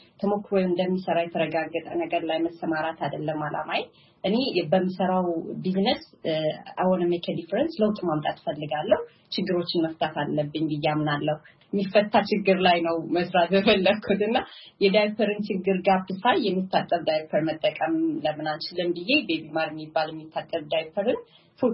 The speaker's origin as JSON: {"language": "Amharic", "region": "Amhara", "country": "Ethiopia", "tie": "born or raised there", "also_born_or_lived": "Tigray", "said": "ወላጆቼም እዛ ትግራይ ውስጥ ነው የተወለድኩት፣ መወለድ ደረጃ ማለት ነው። አስተዳደጌ ግን ጎጃም ደሴ ወይዘሮስን ተምሬያለሁ።"}